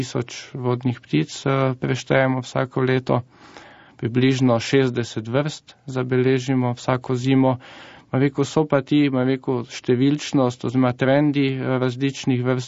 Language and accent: Slovenian; Maribor, Drava, Slovenia; razlog je pa tudi zato, ker sem v bistvu iz Maribora